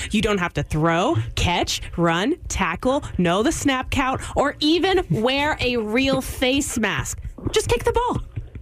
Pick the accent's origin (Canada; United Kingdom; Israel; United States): United States; Houston, Texas; Hey, I'm from Houston.